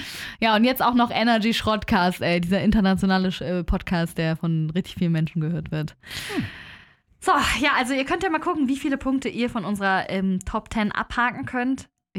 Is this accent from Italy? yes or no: no; Hamburg, Germany; born there; ich bin eigentlich gebürtige Hamburgerin